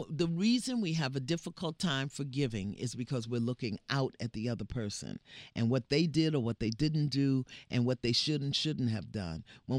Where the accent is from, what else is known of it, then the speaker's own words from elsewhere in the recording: Brooklyn, New York, United States; Yeah, but I'm from Brooklyn, so it's up in there.